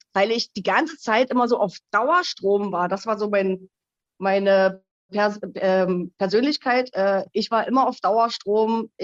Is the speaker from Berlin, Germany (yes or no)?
yes; Berlin, Germany; now in Switzerland; 42 Jahre alt. Ich wohne in der Schweiz, ursprünglich aus Berlin